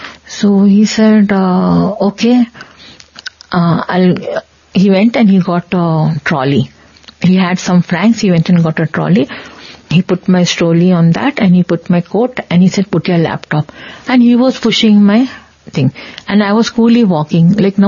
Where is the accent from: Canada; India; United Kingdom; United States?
India; Bangalore, Karnataka; I'm from Bangalore. I caught the flight.